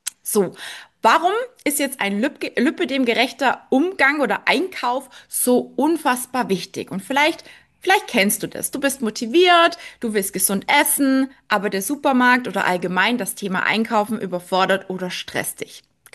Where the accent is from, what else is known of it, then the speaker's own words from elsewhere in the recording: Baden-Württemberg, Germany; born there; ich bin da auch so ein kleiner Schnäppchenjäger, ne, so der gebürtige Schwabe